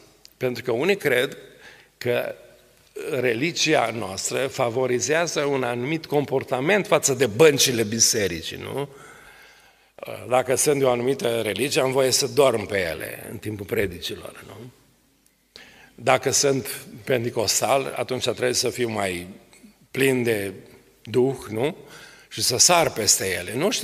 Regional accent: Arad, Arad County, Romania; Eu care eram din Arad

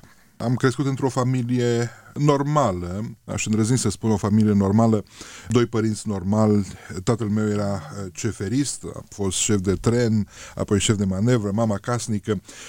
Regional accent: Bursuceni, Suceava County, Romania; M-am născut în urmă cu 48 de ani, sunt sucevean și spun lucrul acesta cu o mândrie nedisimulată, după cum puteți observa. Sunt născut la 25 de kilometri de Suceava, la Bursuceni, Comuna Verești.

